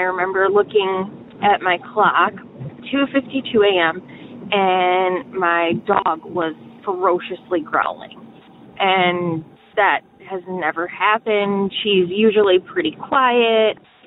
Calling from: Detroit, Michigan, United States; I am calling from the Detroit area

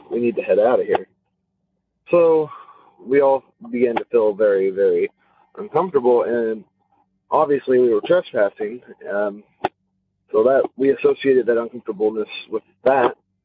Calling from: Louisville, Kentucky, United States; I'm from Louisville, Kentucky.

